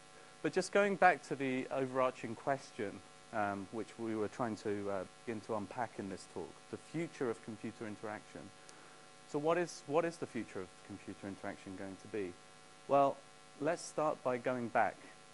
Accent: England, United Kingdom; accent: English; From my accent, you can probably tell I'm from England. But from my name, you can probably tell that I'm from warmer climates, from Iran. That's where my name originates from.

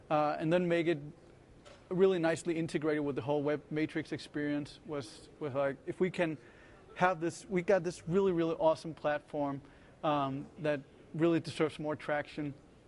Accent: Copenhagen, Capital Region of Denmark, Denmark; I come from Copenhagen, Denmark.

